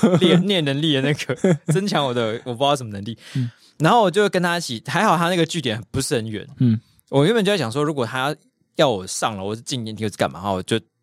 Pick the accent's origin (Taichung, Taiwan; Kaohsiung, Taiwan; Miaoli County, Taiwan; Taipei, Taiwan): Taipei, Taiwan; 我台北人就是想走就是要走啊